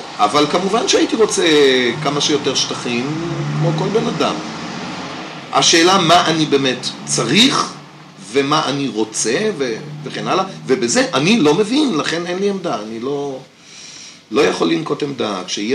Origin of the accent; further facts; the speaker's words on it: Tel Aviv, Tel Aviv District, Israel; לא רק זה שאני צבר, אלא אני תל אביבי.